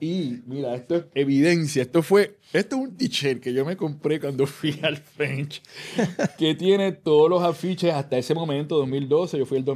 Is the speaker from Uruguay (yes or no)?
no; Loíza, Puerto Rico; yo soy de Loíza, mi abuelo era pescador, el otro trabajaba en la caña.